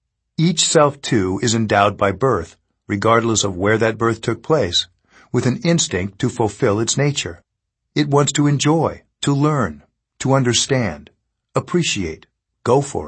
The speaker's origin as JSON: {"language": "English", "region": "California", "country": "United States", "said": "even though I come from California, I don't believe in self-improvement"}